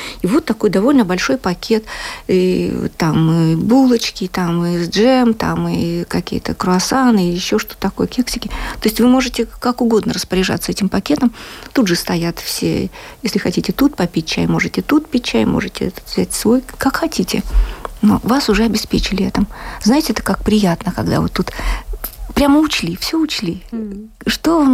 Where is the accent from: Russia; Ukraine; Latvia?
Latvia; Мы вот вдвоем из Латвии.